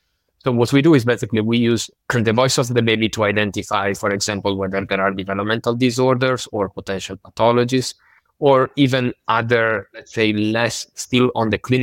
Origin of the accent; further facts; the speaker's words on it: Italy; English is a second language; moved away as an adult; now in Basel, Switzerland; No, I'm originally Italian, moved to Basel around 10 years ago.